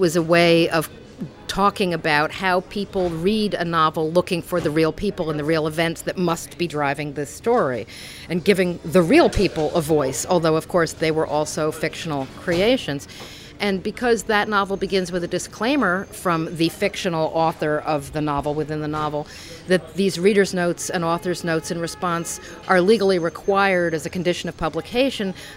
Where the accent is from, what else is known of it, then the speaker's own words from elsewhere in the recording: Forest Hills Gardens, New York, United States; I grew up in Forest Hills Gardens, surrounded by people with numbers on their arms and accents.